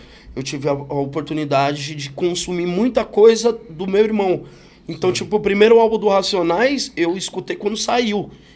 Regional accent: São Paulo, Brazil; eu sou um cara, mano, nascido e criado em São Paulo, na Zona Sul de São Paulo. Ali no começo dos 80, o nascimento

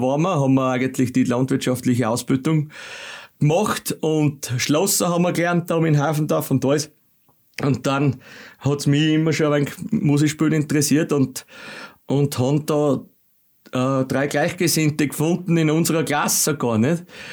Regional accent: Gasen, Styria, Austria; ich bin aus Gasen

